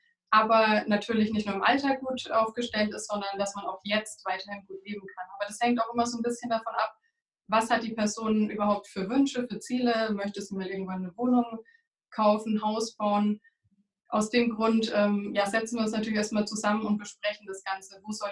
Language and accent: German; Bad Kissingen, Bavaria, Germany; in die Nähe von Bad Kissing, wo ich herkomme, Nürnberger Gegend